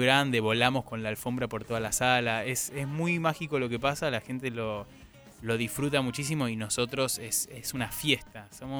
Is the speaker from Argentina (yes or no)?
yes; Argentina; No, somos argentinos, ni hablar, eso es espectacular